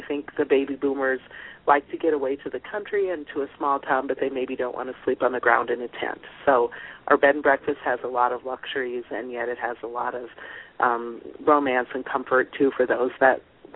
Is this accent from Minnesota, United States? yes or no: yes; Austin, Minnesota, United States; also born or lived in Germany; and I am from Austin, Minnesota originally. And I moved back here to be near my family and my nieces and nephews